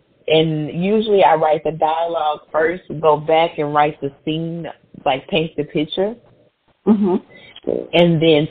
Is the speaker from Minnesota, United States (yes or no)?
no; Houston, Texas, United States; So, yeah, I write about Houston a lot because I'm from Houston, and I know a lot about the city.